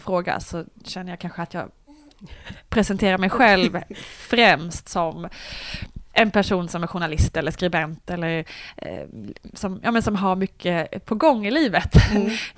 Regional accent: Småland, Sweden; now in Stockholm, Sweden; Jag är i grunden en smålänning som har bott i Stockholm sedan 11 år tillbaka är det väl nu.

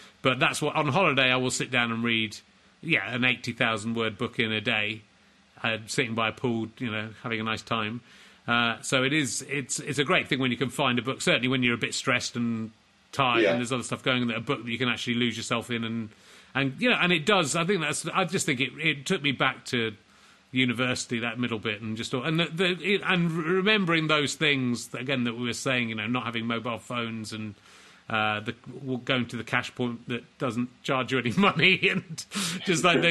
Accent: York, Yorkshire and the Humber, United Kingdom; Well, I'm from York.

